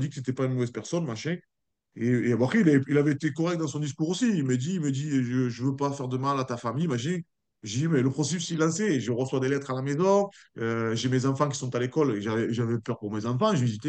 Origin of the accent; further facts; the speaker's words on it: Avignon, Provence-Alpes-Côte d'Azur, France; moi, je viens d'un petit quartier d'Avignon